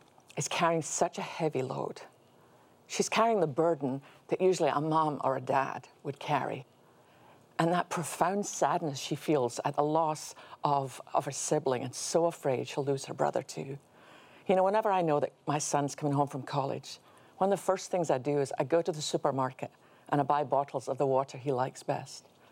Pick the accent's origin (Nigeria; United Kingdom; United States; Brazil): United Kingdom; As a British person, let me just say, excellent choice.